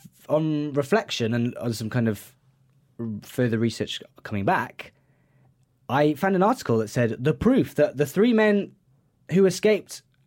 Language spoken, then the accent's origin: English; Wales, United Kingdom; it's in Wales and I'm Welsh, so...